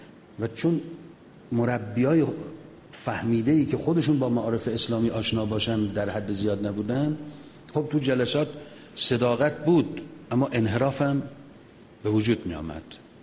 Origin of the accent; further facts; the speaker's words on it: Mashhad, Razavi Khorasan, Iran; ما مشهدی هستیم دیگه،